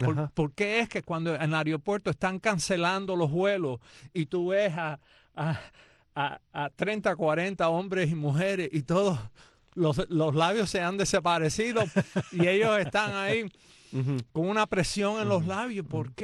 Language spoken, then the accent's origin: Spanish; Cuba; moved away; yo mismo cuando vine de Cuba